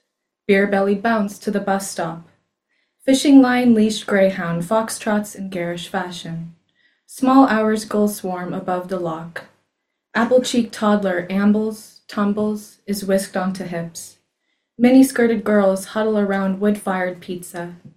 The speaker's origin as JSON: {"language": "English", "town": "Cork", "region": "Munster", "country": "Ireland", "said": "I'm from Cork, California. Don't claim Dublin."}